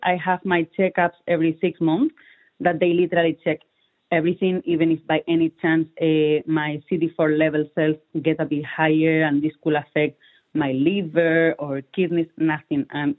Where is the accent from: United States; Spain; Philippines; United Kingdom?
Spain; English is a second language; moved away; I've been calling clinics outside in the UK, in Germany, in my home country in Spain.